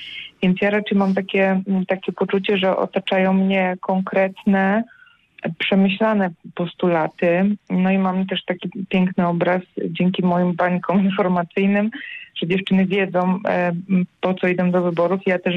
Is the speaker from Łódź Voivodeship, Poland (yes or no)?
yes; Łódź, Łódź Voivodeship, Poland; Ja jestem z Łodzi i tutaj w Łodzi mamy prawdziwy festiwal.